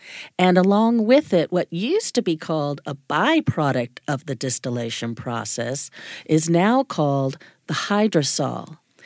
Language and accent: English; California, United States; I was really, really a lucky child to be growing up in Southern California.